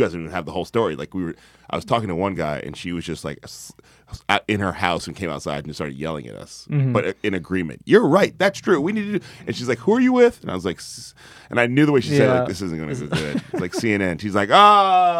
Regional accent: the South, United States; I'm from the South, you know, I'm as country as it comes.

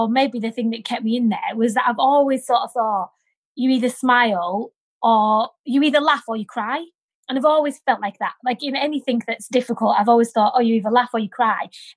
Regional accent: North West England, United Kingdom; I'm from the Lake District, so I love that sort of thing anyway.

